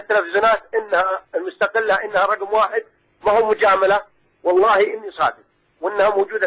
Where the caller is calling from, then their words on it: Saudi Arabia; أنا من السعودية عمري 45